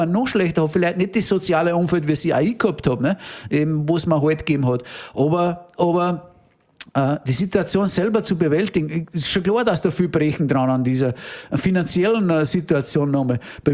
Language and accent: German; Upper Austria, Austria; genauso wie er aufgewachsen ist bei uns im Innviertel, da bodenständig und ehrlich und anständig und auch religiös